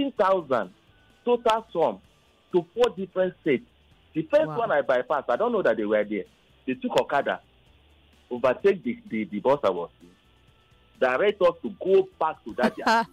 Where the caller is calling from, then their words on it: Enugu, Enugu State, Nigeria; I'm calling from Enugu.